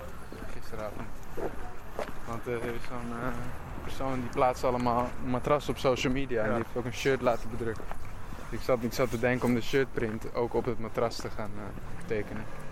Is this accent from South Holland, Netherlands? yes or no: no; Amsterdam, North Holland, Netherlands; Ik wou ook heel graag dat iedereen wist dat ik uit Zuidoost kwam.